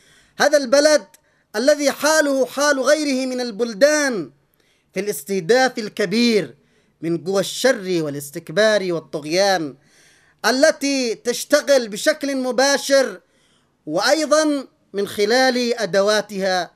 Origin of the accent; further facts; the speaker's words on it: Yemen; منها بلدنا اليمن هو مستهدف أيضا في المقام الأول